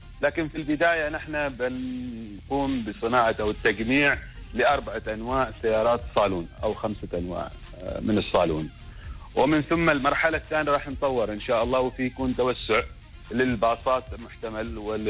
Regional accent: Oman

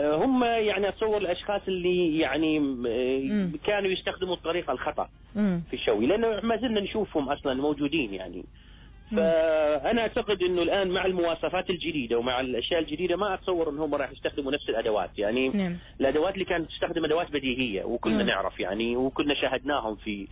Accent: Oman; إحنا كلنا عمانيين

